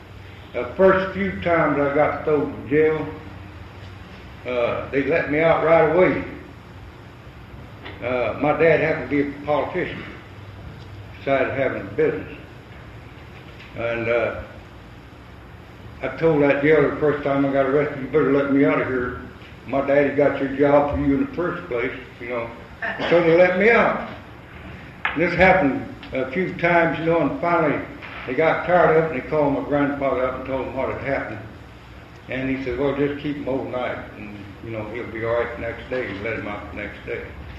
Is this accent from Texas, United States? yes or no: yes; Texas, United States; born there; I was born in Texas. You can't tell that the way I talk. I was born in Texas between Moody and McGregor. A little place out there called Spring Valley Ranch, my grandfather owned.